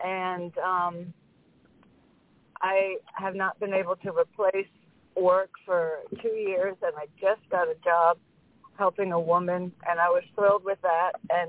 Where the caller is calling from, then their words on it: Connecticut, United States; I'm calling in from Connecticut.